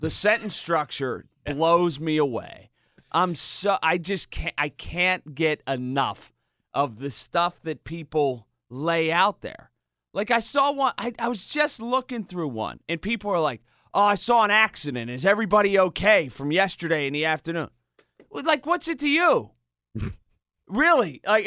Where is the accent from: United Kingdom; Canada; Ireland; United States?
United States; Sharpsburg; there's some people I grew up with in Sharpsburg.